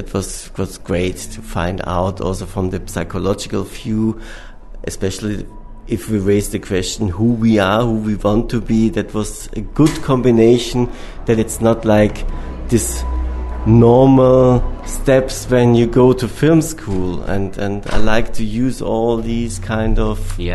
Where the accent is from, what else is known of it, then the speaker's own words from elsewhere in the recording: Austria; I mean, I'm from Austria, and all the Austrian films, they have a certain point of view